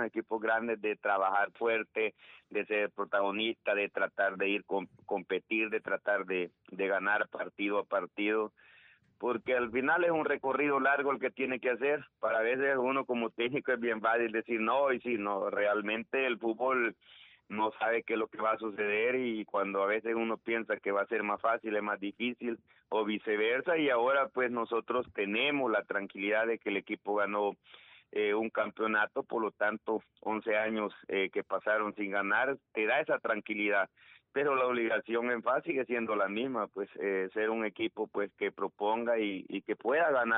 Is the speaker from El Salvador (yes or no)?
yes; El Salvador; nosotros como salvadoreños lo que nos queda es apoyarnos